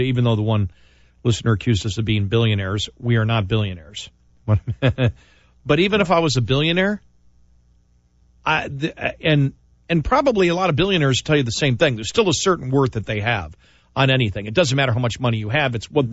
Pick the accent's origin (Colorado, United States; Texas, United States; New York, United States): New York, United States; Buffalo; of course, I grew up in Buffalo.